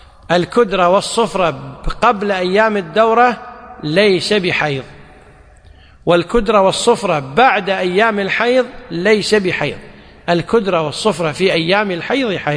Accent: Kuwait; وهو النظام والقانون عندنا في الكويت

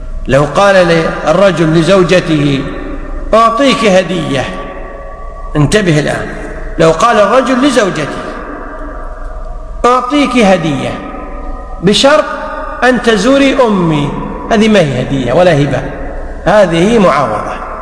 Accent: Kuwait; وحتى عندنا في الكويت يقع

